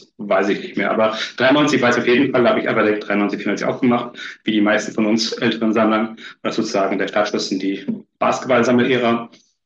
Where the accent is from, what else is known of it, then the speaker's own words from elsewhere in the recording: Hesse, Germany; ich bin damals in der Nähe von Kasselern aufgewachsen